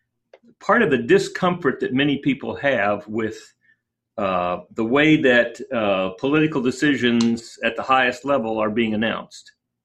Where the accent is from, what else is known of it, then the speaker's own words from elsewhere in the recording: Texas, United States; I grew up in Texas. Remember, I went to TCU.